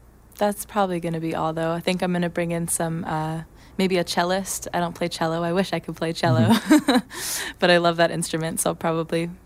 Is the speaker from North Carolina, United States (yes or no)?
no; Lafayette, California, United States; Yeah, I grew up in the East Bay, in a little town called Lafayette.